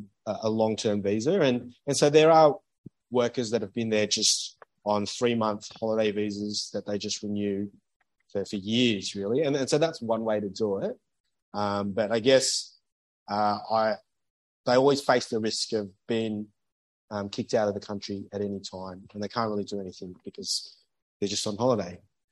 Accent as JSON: {"language": "English", "country": "Australia", "said": "you can hear my voice. I'm Australian."}